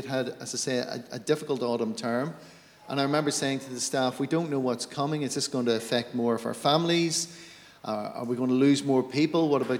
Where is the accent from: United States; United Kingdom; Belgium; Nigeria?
United Kingdom; Lurgan, Northern Ireland; now in Portadown, United Kingdom; I'm from Lurgan, just live outside Portadown now at the moment.